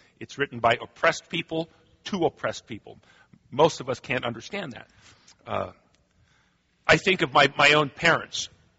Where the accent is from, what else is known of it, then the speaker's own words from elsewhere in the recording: United States; Our culture, when it comes to pain, I've noticed growing up in America, it is one where we tend to insulate from reality.